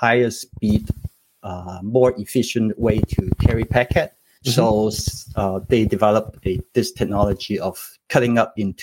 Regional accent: Canada; I'm a Canadian and I graduated in Queen's University in Canada.

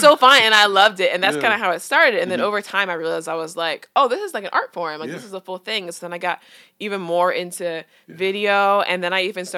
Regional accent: New York, United States; now in Washington, D.C., United States; I'm originally from New York.

